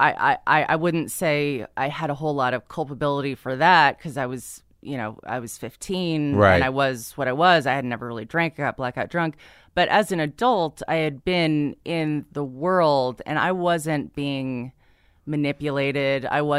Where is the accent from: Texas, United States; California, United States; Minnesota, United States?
California, United States; San Diego; I grew up in San Diego, yeah.